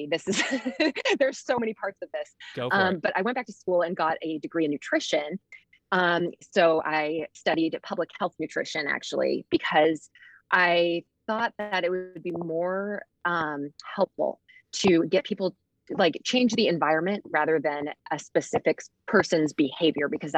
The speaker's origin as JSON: {"language": "English", "region": "West Coast", "country": "United States", "tie": "born or raised there", "said": "So, I went to school, I grew up on the West Coast and I went to school at Pratt in Brooklyn."}